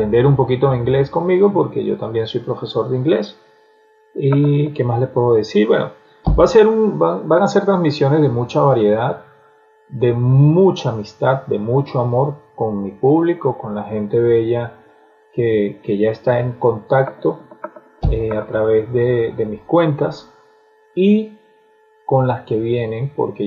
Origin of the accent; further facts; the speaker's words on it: Venezuela; moved away as an adult; now in Colombia; soy venezolano. Me tocó emigrar el año pasado y llegué a Colombia un 30 de junio del año del año 2018. El año 2018 fue que yo llegué aquí a Colombia. Estoy en un pueblo en el llano colombiano.